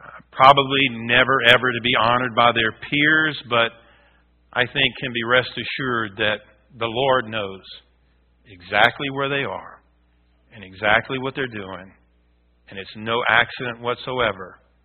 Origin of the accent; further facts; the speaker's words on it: Louisiana, United States; born and raised in Louisiana. You can't get much further south than that. Next step is the Gulf of Mexico.